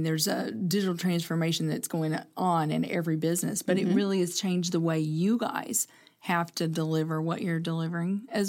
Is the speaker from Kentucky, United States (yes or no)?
yes; Kentucky, United States; We're originally from Kentucky, as I said, but we've made this our home.